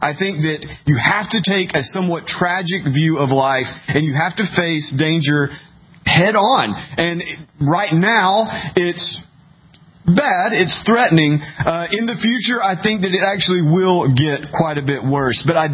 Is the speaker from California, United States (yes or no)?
no; Tennessee, United States; I grew up in East Tennessee. I know all about it.